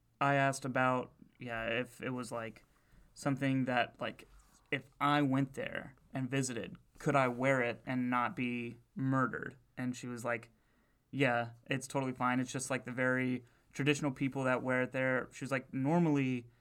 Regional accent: Kentucky, United States; I was, you know, born and raised in Kentucky.

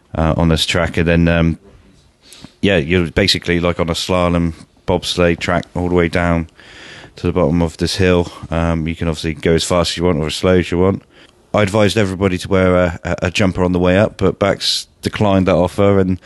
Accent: England, United Kingdom; old folks asking, you know, clearly see that we're English, and "Oh, what are you doing here? Where are you going?"

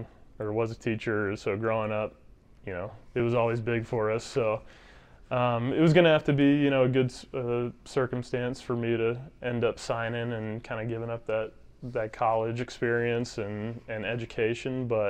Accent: Atlanta, Georgia, United States; Obviously familiar with the Braves and the franchise growing up in Atlanta and being a fan.

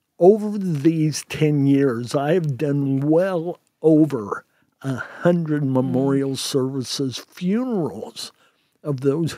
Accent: Red Key, Indiana, United States; We had individuals from our community. I come from Red Key, Indiana, in Jay County.

